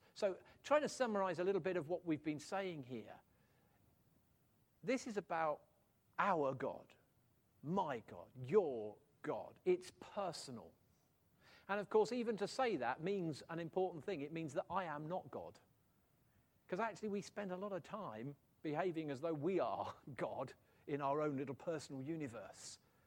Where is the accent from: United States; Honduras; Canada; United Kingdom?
United Kingdom; England; We are not generally, being very English, very British about these things, terribly good at these sort of effusive demonstrations of love and worship.